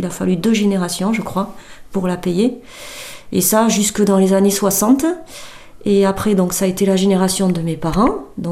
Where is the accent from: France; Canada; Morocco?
France; Banos, Nouvelle-Aquitaine; J'ai grandi à la ferme Péos, qui est la ferme de mes parents, de ma mère maintenant, puisque mon père est décédé. Et donc, j'ai grandi à Banos tranquillement dans les années 80, à la ferme. Mes parents étaient agriculteurs